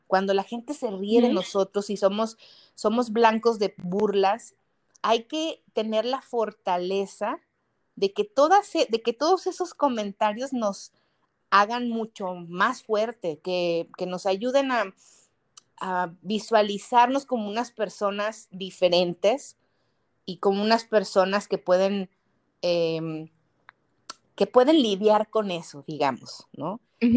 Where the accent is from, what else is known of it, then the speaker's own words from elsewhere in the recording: Torreón, Coahuila, Mexico; Yo soy de Torreón, Coahuila. Vengo de una familia pues que no tiene dinero ni tiene las posibilidades como de viajar.